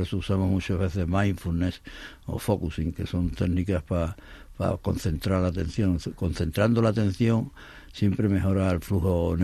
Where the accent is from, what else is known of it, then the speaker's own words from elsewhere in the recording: Huelva, Andalusia, Spain; Yo, como soy de Huelva, digo un cacho.